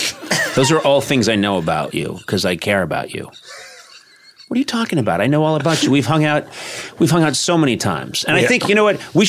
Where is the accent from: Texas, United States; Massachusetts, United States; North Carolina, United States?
Massachusetts, United States; Brookline; I'm from Brookline, Mass., birthplace of John F. Kennedy.